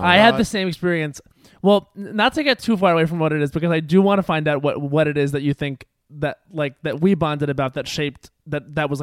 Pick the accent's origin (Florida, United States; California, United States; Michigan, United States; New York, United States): New York, United States; is I'm from Long Island and everybody was an underage drinker.